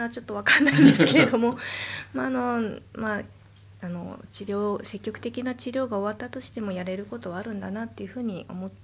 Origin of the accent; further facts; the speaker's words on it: Yokohama, Kanagawa, Japan; 地元が横浜市の瀬谷なんですけど